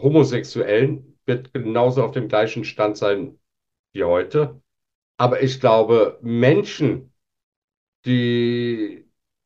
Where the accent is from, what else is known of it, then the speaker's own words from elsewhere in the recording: Turkey; Dann würde ich als Türke sagen, das ist dein Recht.